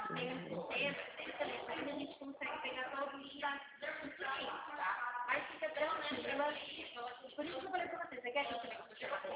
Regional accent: Leme, São Paulo, Brazil; Eu sou da cidade de Leme.

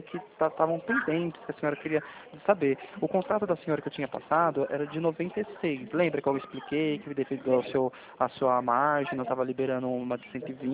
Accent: Itapevi, São Paulo, Brazil; Eu também sou de Itapevi também

